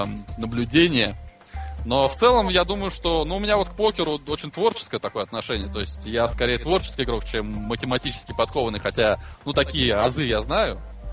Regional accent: Troitsk, Russia; мы уже вот обосновались прочно в моем родном городе Троицке. Там у нас домик.

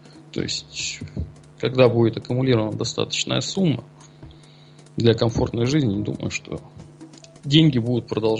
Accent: Kurgan, Kurgan Oblast, Russia; born or raised there

